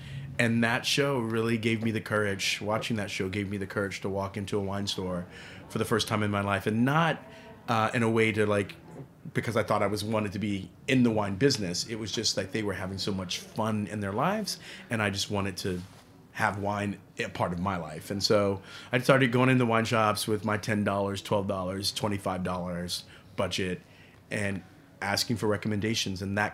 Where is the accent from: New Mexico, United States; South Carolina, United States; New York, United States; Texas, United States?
Texas, United States; San Antonio; also born or lived in Trenton, New Jersey; I was born in Trenton, New Jersey. My mom was really, she fell in love with Texas.